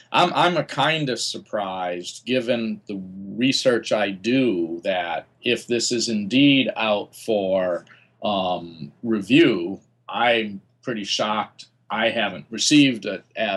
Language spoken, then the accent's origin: English; Wisconsin, United States; I grew up in Wisconsin, and I've actually scored tickets.